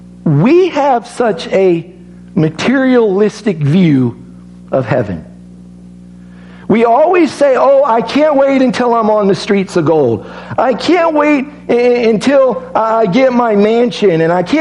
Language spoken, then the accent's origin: English; Illinois, United States; and we're all from Illinois. In the state of Illinois, he did not have a will